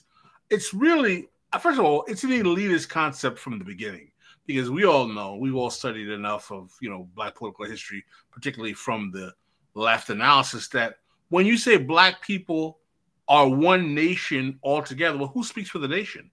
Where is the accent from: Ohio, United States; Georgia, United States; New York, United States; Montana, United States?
New York, United States; I grew up in New York.